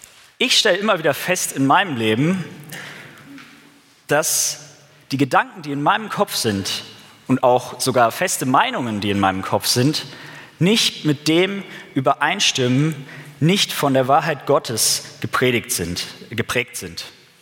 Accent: Bavaria, Germany; war ich da im Heimaturlaub im schönen Frankenland. Ich komme nämlich aus der Nähe von Nürnberg, für die, die das nicht wissen, das ist in Bayern.

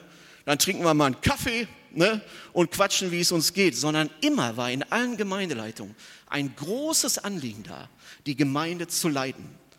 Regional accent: North Rhine-Westphalia, Germany; Als Westfale muss ich dafür eine Lanze brechen.

